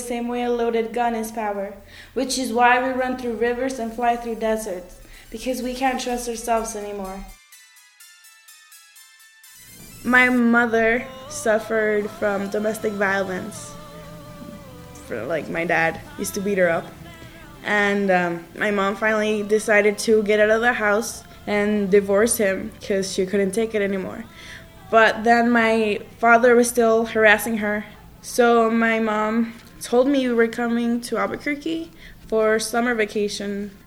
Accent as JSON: {"language": "English", "town": "Ciudad Juarez", "region": "Chihuahua", "country": "Mexico", "tie": "born or raised there", "said": "I was born in Ciudad Juarez, Chihuahua, and I remember my grandma's house"}